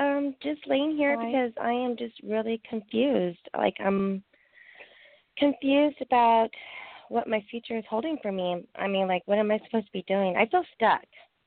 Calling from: Washington, United States; I'm calling from Washington.

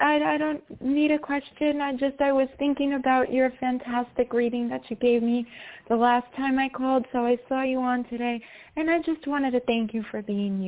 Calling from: New York, United States; from New York.

